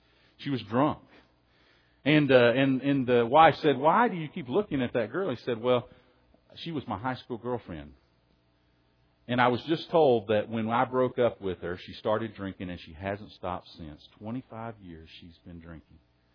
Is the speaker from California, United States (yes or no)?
no; Tennessee, United States; now in Texas, United States; And, you know, being in Texas, growing up in Tennessee, I've got the easy excuse, so I opted out.